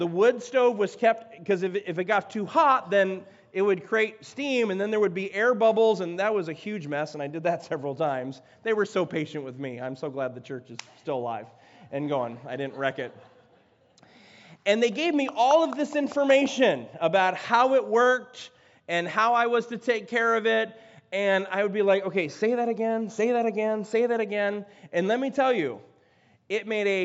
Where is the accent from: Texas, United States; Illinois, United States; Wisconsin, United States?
Illinois, United States; Chicago; Because I'm just a city boy. I'm from Chicago.